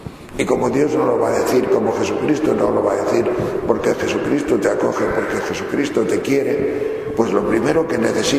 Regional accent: Castile and León, Spain; me acordaba de gente de mi pueblo, yo soy de la provincia de León, de allá del norte, de las montañas de León

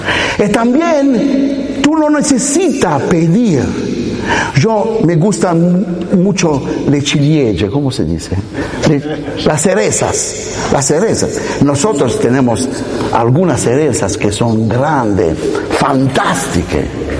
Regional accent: Italy; Spanish is a second language; Soy italiano y vivo en Roma.

